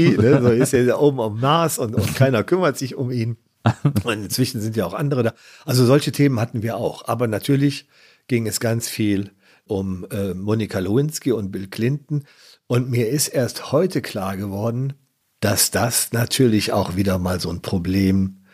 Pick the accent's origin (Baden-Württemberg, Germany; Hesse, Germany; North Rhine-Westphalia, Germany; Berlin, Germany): North Rhine-Westphalia, Germany; Ratingen; Meine Heimatstadt Ratingen hat eine Verbindung.